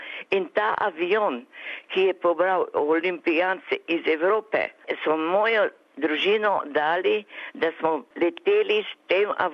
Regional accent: Maribor, Drava, Slovenia; also born or lived in Črešnjevec; now in Australia; Jaz sem doma iz Maribora. Tam sem živela, predno sem prišla v Avstralijo. Rojena sem pa na Črešnjevcu pri Slovenski Bistrici.

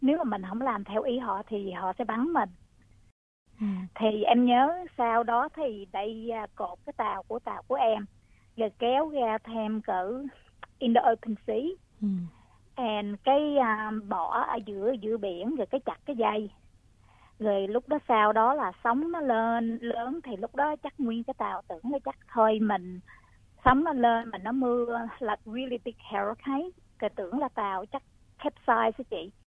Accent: Bac Lieu, Vietnam; moved away; Em là người Bạc Liêu.

